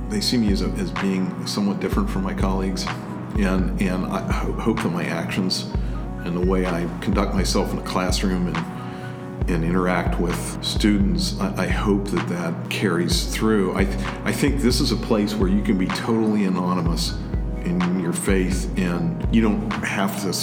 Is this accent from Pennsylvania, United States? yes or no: yes; Springs, Pennsylvania, United States; I grew up in Allegheny Conference, same conference University of Mennonite Church is a part of. Grew up in a small place called Springs, southwestern Pennsylvania. Attended a Mennonite church there. Came here in 1977.